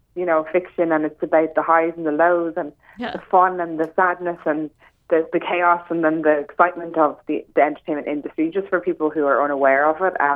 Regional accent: Dublin, County Dublin, Ireland; also born or lived in United States; I'm Irish Italian, a fun mix. I'm from Dublin, but I've lived all around the world, particularly in America.

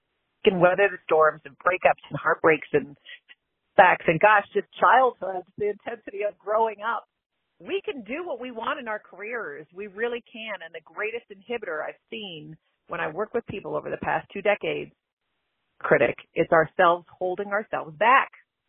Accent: Canada; moved away as an adult; now in United States; Yeah, well, I am originally from Canada, so you'll hear some out and about in my my vernacular.

